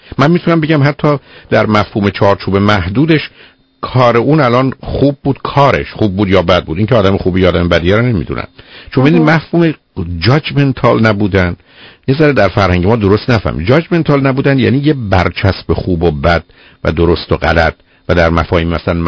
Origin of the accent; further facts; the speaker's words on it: Shiraz, Fars, Iran; من شیرازی هستم دیگه